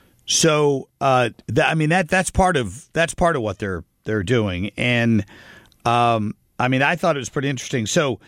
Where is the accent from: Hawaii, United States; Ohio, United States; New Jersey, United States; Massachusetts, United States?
Ohio, United States; Middletown; the vice president is from my hometown of Middletown, Ohio. And I was in the Middletown school district.